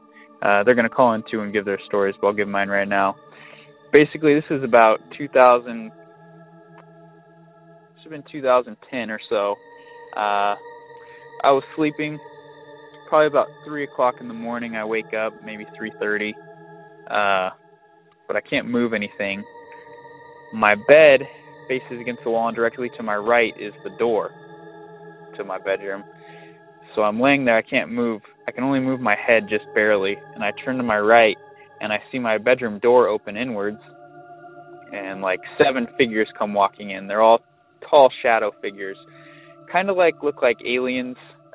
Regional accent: Lakewood, California, United States; now in Arizona, United States; I'm calling from Arizona. Just discovered your podcast a few weeks ago, and me and my brothers now listen to it. Got 2 of them. We all grew up in Lakewood, California.

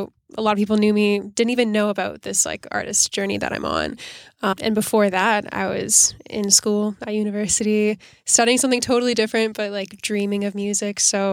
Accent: Toronto, Ontario, Canada; born there; So I was born in Toronto, but I didn't actually grow up in Toronto.

